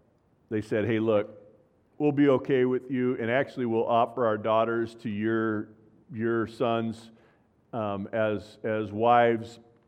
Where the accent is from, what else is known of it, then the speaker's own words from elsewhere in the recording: Anaheim, California, United States; I'm from Anaheim, so that's kind of messing me up.